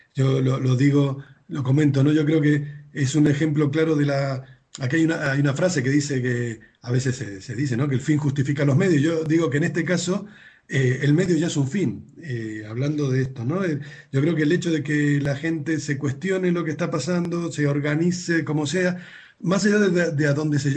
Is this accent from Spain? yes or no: no; Argentina; yo soy argentino, he vivido las dictaduras militares en Argentina, Lo he sufrido, he vivido bajo regímenes militares durante muchos años de mi vida